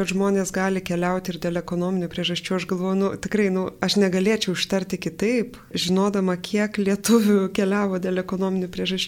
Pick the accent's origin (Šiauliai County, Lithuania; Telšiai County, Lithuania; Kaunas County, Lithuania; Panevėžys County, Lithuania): Kaunas County, Lithuania; Kaunas; kadangi Kaunas, aš iš Kauno